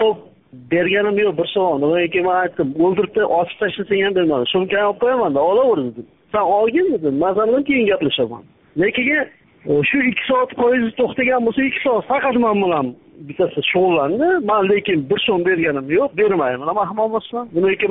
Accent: Namangan Region, Uzbekistan; now in Perm, Russia; Men Namangandanman.

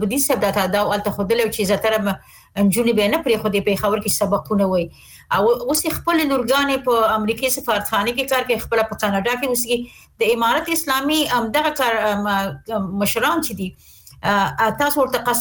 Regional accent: Afghanistan; موږ خپل افغانان یو اسلامي جامع لرو.

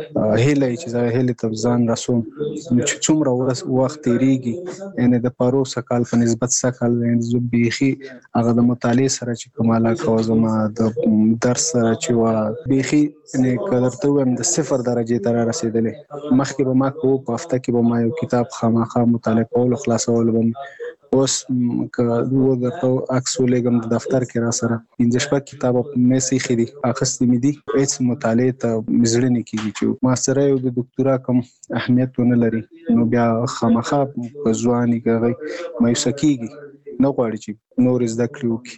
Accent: Nangarhar, Afghanistan; now in Kabul, Afghanistan; زموږ کور په ننګرهار کې دی، زه په کابل کې هم دلته

